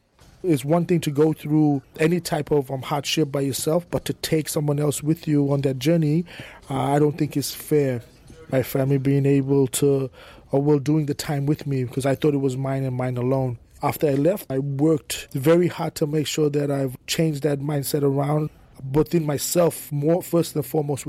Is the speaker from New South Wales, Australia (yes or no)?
no; Queensland, Australia; as a Australian hip-hop artist. I come from Zenith Kes, the Torres Strait Island region.